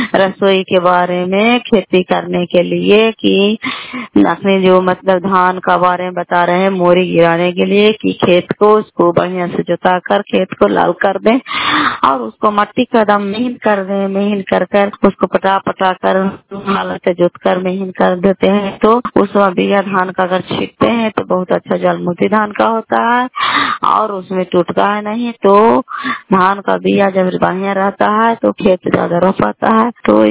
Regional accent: Bihar, India; घर कल्याण पुरवाली, वेलछी पंचायत प्रखंड चंदी, जिला ललंदा का निवासी हूँ।

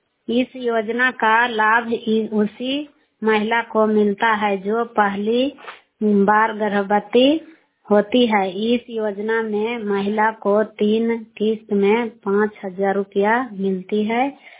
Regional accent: Chandi, Bihar, India; मैं चंडी ब्लॉक नालंदा जिला के रहने वाली हूँ।

